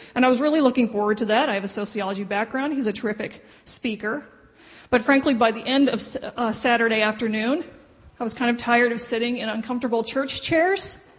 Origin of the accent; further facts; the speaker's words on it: Portland, United States; So I grew up in Portland, and when I was in high school, I would fly to New York City to see my sister who was in college.